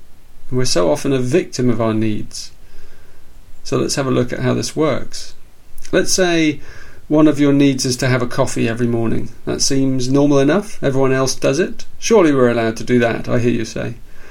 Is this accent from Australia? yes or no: no; England, United Kingdom; I mean, I'm English and he was a monk.